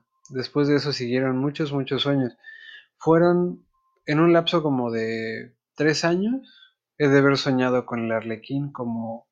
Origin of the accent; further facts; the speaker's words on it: Mexico; first language English; Spanish is a second language; Mi pretexto es que mi mamá es jamaicana y que el inglés es el primer idioma que aprendí. Pero me crié en México